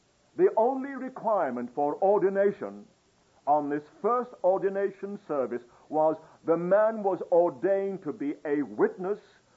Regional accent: England, United Kingdom; I'm English, you know, I'm a royalist

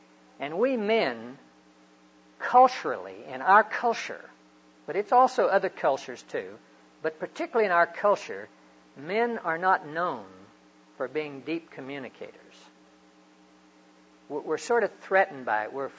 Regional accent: Hollis, Oklahoma, United States; See, I grew up out in Hollis, Oklahoma.

